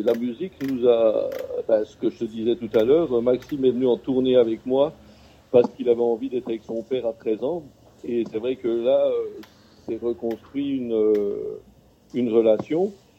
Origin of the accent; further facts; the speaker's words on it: Switzerland; moved away as an adult; now in Paris, France; je suis parti de Suisse en étant bûcheron et je suis arrivé à Paris.